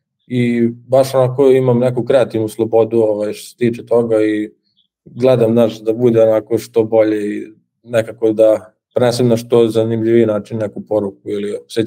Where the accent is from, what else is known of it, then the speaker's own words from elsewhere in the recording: Novi Sad, Vojvodina, Serbia; Pa, dolazim iz Novog Sada, imam 21 godinu